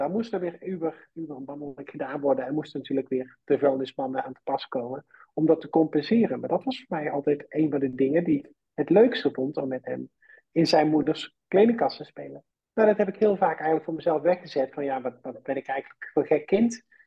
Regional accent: Baarle-Nassau, North Brabant, Netherlands; Ik kom uit Tilburg. En mijn voornaamwoorden zijn zij haar. Ik kom eigenlijk uit een heel klein dorpje. Ook in de buurt van Tilburg, Baarle-Nassau, kom ik eigenlijk vandaan.

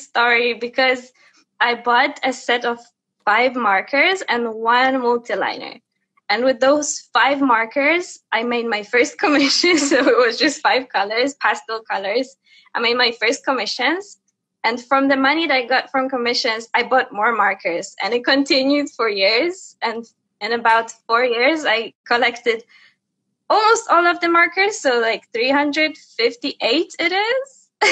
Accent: Poland; English is a second language; because I'm from Poland, from rather a small town in there.

